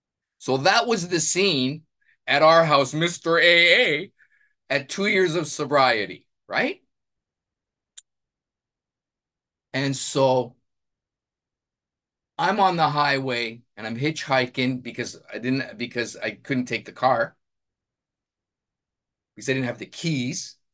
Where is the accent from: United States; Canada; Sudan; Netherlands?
Canada; Nobleton, Ontario; I'm an alcoholic from Nobleton, Ontario, Canada.